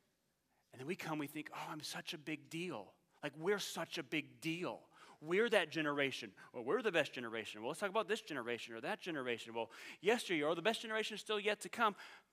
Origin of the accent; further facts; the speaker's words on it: Illinois, United States; growing up in Illinois, 99% of the time on Halloween, it rained.